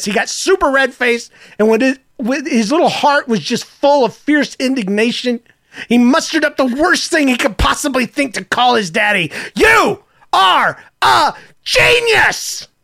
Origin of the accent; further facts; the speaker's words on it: the South, United States; You know, I'm from the South ultimately. And even though I don't still have my accent